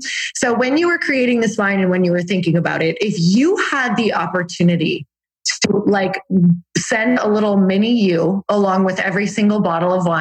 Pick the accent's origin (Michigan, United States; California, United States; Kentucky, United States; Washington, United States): Michigan, United States; Oh, I'm from Upper Michigan. That's like what you do.